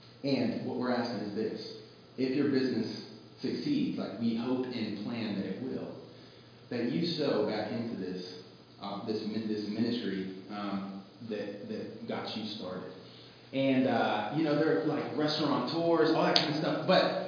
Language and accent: English; United States; I identify with this challenge because, like, I'm very American. I'm very American, right?